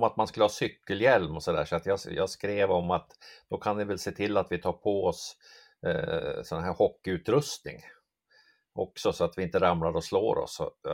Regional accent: Hamrånge, Gävleborg County, Sweden; accent: mix of Dalarna dialect and Norrland dialect; kommer från strax norr om Gävle, en Hamrånge heter det, Hamrångefjärn, eller en sån här bruksort, Norrsundet där låg där som, det är därför min dialekt är som en liten blandning mellan dalmål och norrländska.

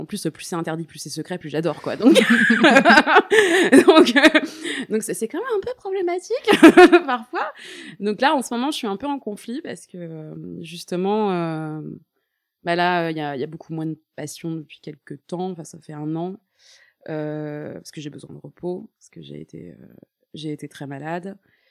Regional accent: Paris, Île-de-France, France; now in Toulouse, France; j'ai déménagé du jour au lendemain pour aller habiter avec lui à Toulouse, alors que je suis une vraie parisienne.

